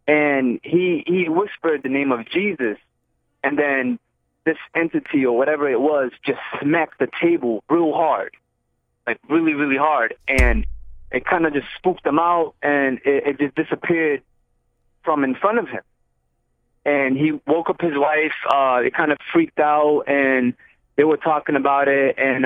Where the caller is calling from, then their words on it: Orlando, Florida, United States; Yeah, I'm calling in from Orlando, Florida.